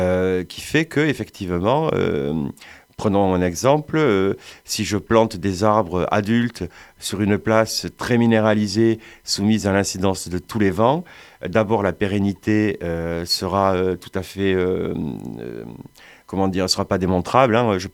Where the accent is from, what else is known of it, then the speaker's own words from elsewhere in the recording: Montpellier, Occitanie, France; born there; also born or lived in Netherlands; je suis né à Montpellier.